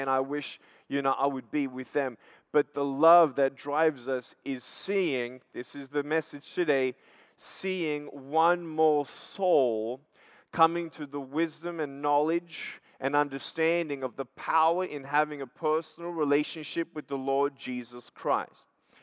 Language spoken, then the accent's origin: English; Australia; I'm from Australia, born without arms and legs, no medical reason why.